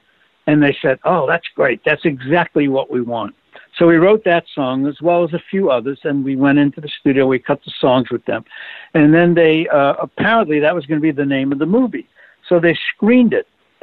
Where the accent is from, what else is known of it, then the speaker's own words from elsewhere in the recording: New York, United States; accent: New York; I came from New York, and, you know, sometimes I listen to the original demo that we did on … I'm saying … I'm sounding like I've got my New York accent.